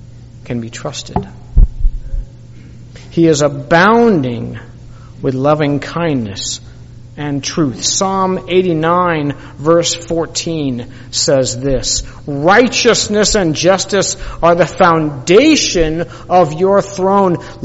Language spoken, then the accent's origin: English; Chatsworth, California, United States; And there was a place in a city called Chatsworth, where my beautiful Julie and I grew up in the San Fernando Valley.